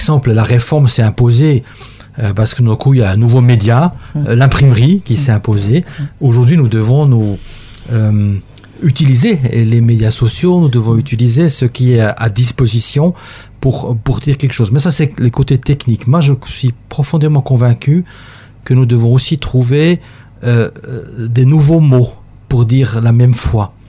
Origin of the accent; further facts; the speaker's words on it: Switzerland; mais ce matin aussi chez moi, en Suisse, ils sont ensemble pour prier.